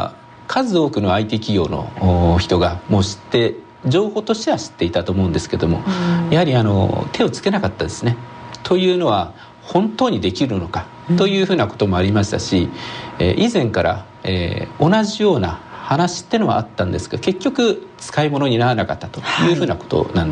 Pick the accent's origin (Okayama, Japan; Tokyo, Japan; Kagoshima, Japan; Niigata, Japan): Niigata, Japan; Tsubame; 燕出身なんですね。